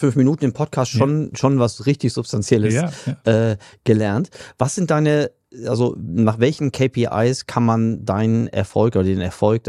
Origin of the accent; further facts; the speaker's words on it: Berlin, Germany; now in Hamburg, Germany; Was aus meiner Berliner Perspektive, also ich fühle mich immer noch mehr als Berliner als Hamburger, klingt das schon fast ein bisschen überflüssig.